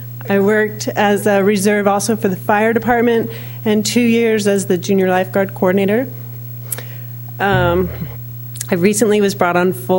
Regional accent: Morro Bay, California, United States; I grew up here in Morro Bay.

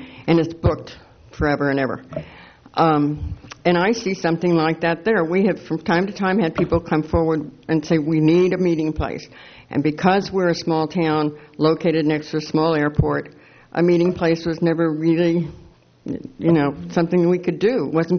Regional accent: Morro Bay, California, United States; from Morro Bay.

